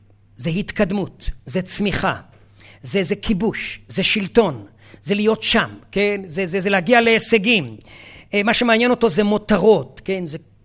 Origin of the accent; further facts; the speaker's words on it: Haifa, Haifa District, Israel; אני נולדתי פה בחיפה, ואני גם גדלתי פה.